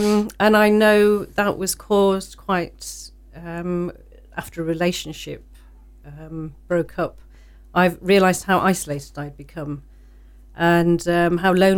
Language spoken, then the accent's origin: English; United Kingdom; especially being British, you know, we don't tend to talk about that sort of thing.